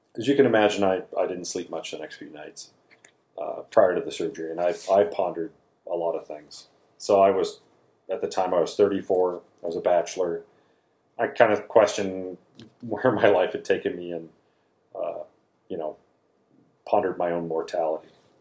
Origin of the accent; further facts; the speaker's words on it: Spokane, Washington, United States; So I was born and raised here in Spokane, Washington. I went to Trentwood Elementary, East Valley Junior High, and then I went to Gonzaga Prep.